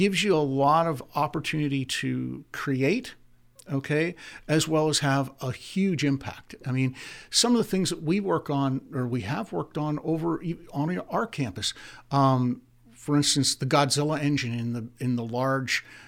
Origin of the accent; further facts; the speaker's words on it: St. Marys, Pennsylvania, United States; Well, I'm from St. Mary's originally